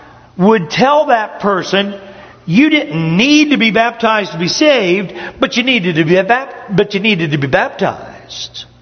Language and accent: English; Upper Ohio Valley, United States; now in the South, United States; My wife and I grew up in the Upper Ohio Valley.